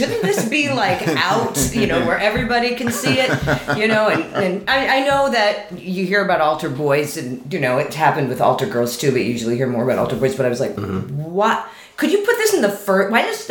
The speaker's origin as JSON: {"language": "English", "region": "Michigan", "country": "United States", "said": "I'm from Michigan, mm-hmm. and I had to go home for Christmas"}